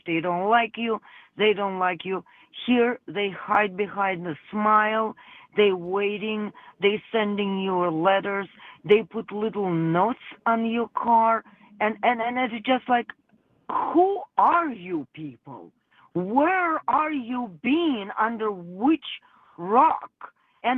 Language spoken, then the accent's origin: English; Russia; now in Milwaukee, United States; You know what? I immigrated from Russia. My dad and my mom are not Russians. My mama is Jewish.